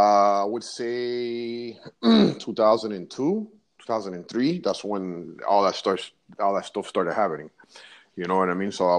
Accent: Miami, Florida, United States; born there; Yes, sir. I was born in Miami.

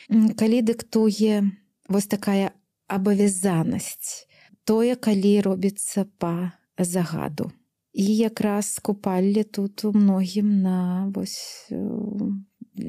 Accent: Vitebsk Region, Belarus; А я сама з Лепельскага района, моя радзіма Лепельшчына.

